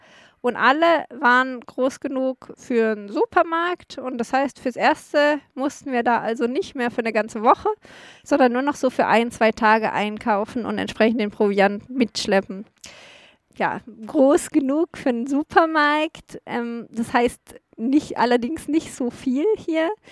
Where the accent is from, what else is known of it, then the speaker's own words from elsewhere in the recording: Eberstedt, Germany; ich weiß gar nicht, wie viel mein Heimatdorf Eberstedt-Burg an Einwohnern hat